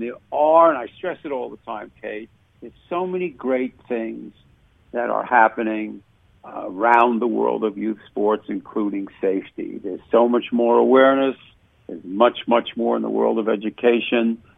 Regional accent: New York, United States; moved away; I grew up in New York. Lacrosse was huge. I came to the Midwest decades ago.

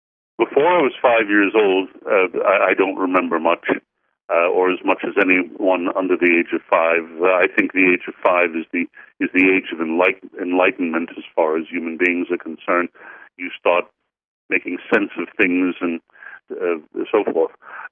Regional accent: New York City, New York, United States; born there; I was born in New York City on September 11th. 9/11 of all days, but I came first, 1946.

